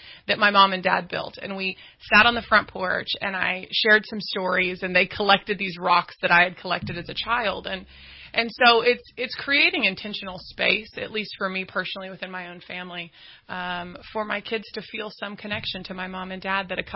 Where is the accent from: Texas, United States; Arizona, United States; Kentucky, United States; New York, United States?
Texas, United States; Dallas; now in Redding, United States; I grew up in Texas. I'm from Dallas. You ask where I'm from. I've lived in Redding for 8 years, but I'm from Dallas, baby.